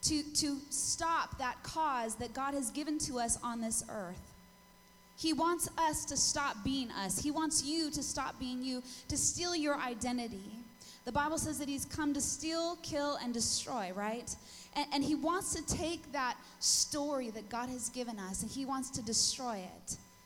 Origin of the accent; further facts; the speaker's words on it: California, United States; I am from California, like Pastor Tim said, and so it's cool just to come and hear all the accents